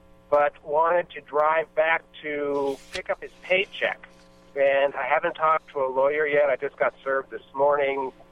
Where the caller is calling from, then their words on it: San Francisco, California, United States; I am calling from, actually right now I'm in San Francisco.